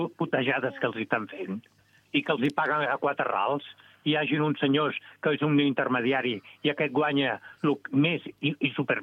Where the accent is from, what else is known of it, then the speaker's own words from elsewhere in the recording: Barcelona, Catalonia, Spain; els de Barcelona, com jo, que sóc un barceloní portat cap al camp